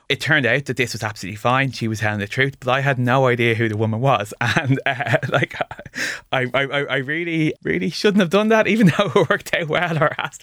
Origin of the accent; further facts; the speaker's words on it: Lucan, Leinster, Ireland; I grew up in Lucan, so just a bit outside Dublin